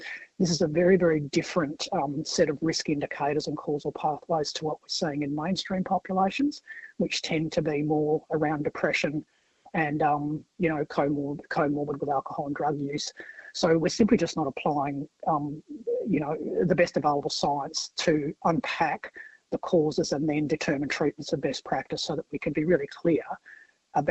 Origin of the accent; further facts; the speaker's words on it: Western Australia, Australia; I'm a woman from the Pilbara.